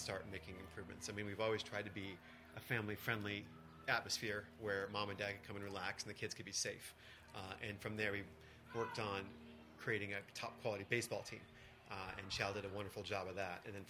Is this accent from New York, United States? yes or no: no; St. Louis, Missouri, United States; I'm from San Luis and went to Blues games as a kid